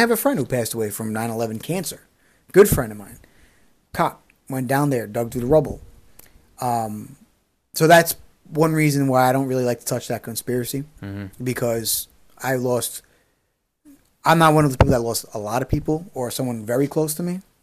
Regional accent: New York, United States; I'm a New Yorker. That day was very sad, seeing everyone's face, seeing my teachers' faces, the seniors. I was a freshman in high school

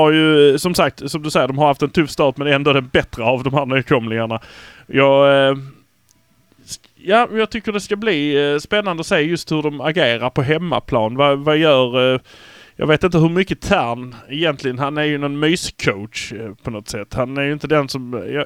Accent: Malmö, Skåne, Sweden; vi är från Sveriges bästa stad, Malmö.

